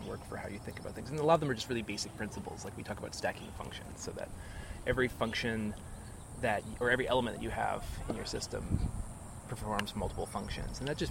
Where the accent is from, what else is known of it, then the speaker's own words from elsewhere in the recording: Portland, Oregon, United States; I grew up in Portland, Oregon